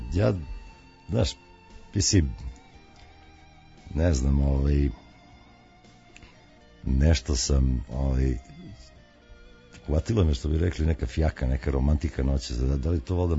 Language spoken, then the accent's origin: Serbian; Serbia; Što me ne čini manje Srbinom, za Boga, tu sam se rodio i korene su mi tu i tako dalje